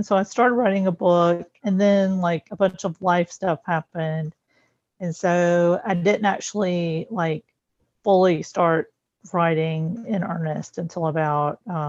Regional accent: Alabama, United States; now in Florida, United States; So I am from the coastal Alabama. I live in coastal Florida now, about 80 miles from where I grew up in Alabama. So so just Gulf Coast.

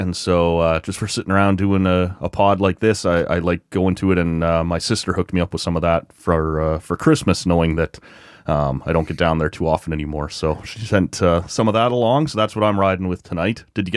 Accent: Oshawa, Ontario, Canada; They're at a Port Perry just north of my hometown in Oshawa

